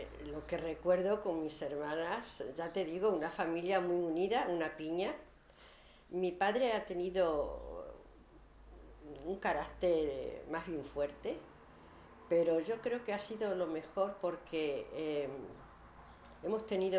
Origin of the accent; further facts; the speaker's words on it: Calzadilla de los Barros, Extremadura, Spain; born there; yo nací en un pueblecito de aquí de Extremadura que se llama Calzadilla de los Barros. Es pequeño, ya es más grande, por supuesto.